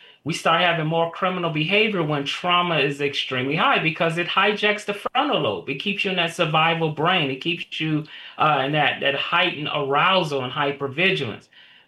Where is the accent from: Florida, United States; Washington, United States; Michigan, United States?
Michigan, United States; Flint; So I'm from Flint, Michigan.